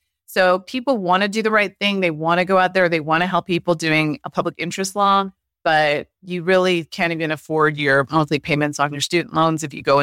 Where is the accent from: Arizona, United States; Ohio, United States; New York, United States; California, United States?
California, United States; San Jose; I grew up in East San Jose, which isn't like the best area of San Jose.